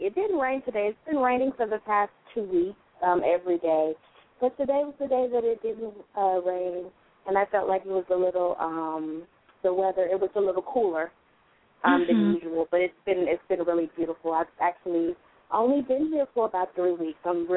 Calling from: Florida, United States; I'm calling from Florida.

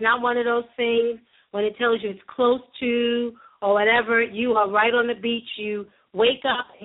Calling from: Washington, District of Columbia, United States; We are calling from Washington, D.C.

